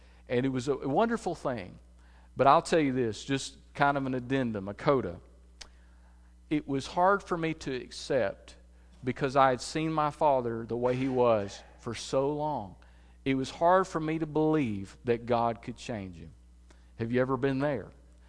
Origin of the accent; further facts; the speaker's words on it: Alabama, United States; I was raised in Walker County, Alabama. Don't hold that against me. If you go there, just watch out. It's an interesting place. And it's an old coal mining area.